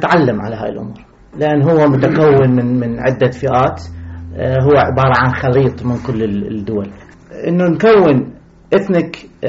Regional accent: Iraq; now in United States; إحنا كعراقيين موجودين هنا

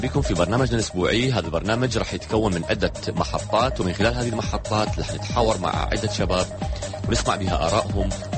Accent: Iraq; احنا خجولين عراقيين؟

